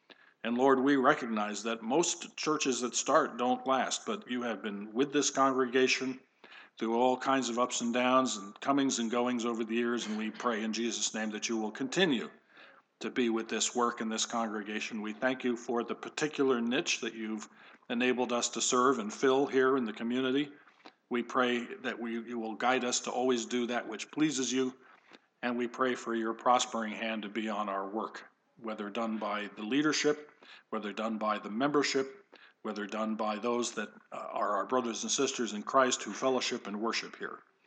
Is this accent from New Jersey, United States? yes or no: yes; New Jersey, United States; We're from New Jersey, tons of blue jays, robins.